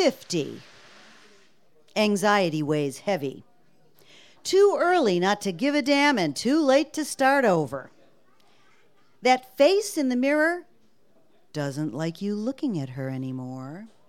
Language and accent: English; Chicago, Illinois, United States; now in New England, United States; I am originally from Chicago and have been in New England for many, many years.